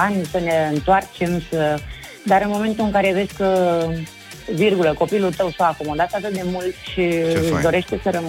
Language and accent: Romanian; Romania; now in Spain; Noi suntem români. Noi am rămas, noi suntem, venim dintr-o familie conservatoare.